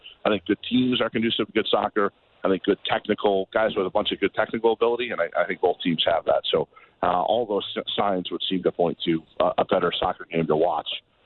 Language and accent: English; Chicago, Illinois, United States; Hey, I grew up a Cubs fan. I'm from Chicago, so I'm used to this weather